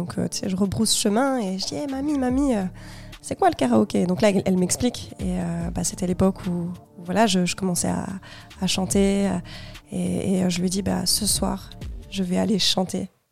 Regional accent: Paris, Île-de-France, France; also born or lived in Jura; moi je viens du Jura. Je suis originaire du Jura. Et... je suis arrivée à Paris à 4 ans

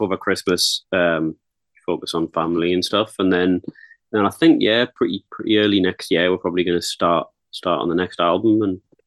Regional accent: United Kingdom; Like, we're British.

